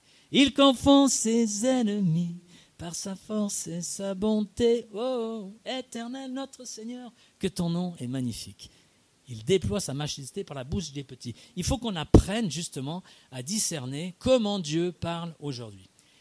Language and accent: French; Switzerland; moi j'ai ça, j'ai grandi en Suisse, donc quand je vais skier à la montagne, redescendre dans la vallée